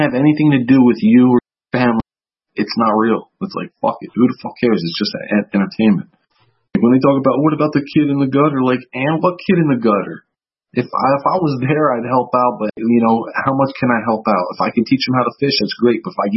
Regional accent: Pennsylvania, United States; I was raised in Pennsylvania

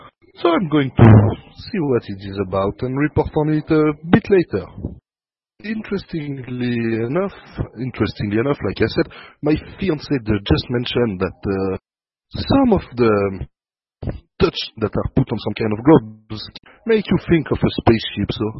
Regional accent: Geneva, Switzerland; from Geneva, Switzerland.

